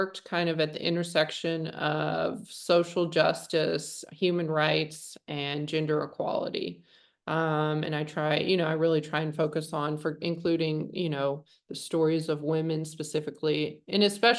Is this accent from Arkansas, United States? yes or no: yes; Oak, Arkansas, United States; I am from Oak, Arkansas. It is a town of, my mom says there's 179 people in this town. I'm not sure how she knows that, but it's a very small town in the Ozark Mountains.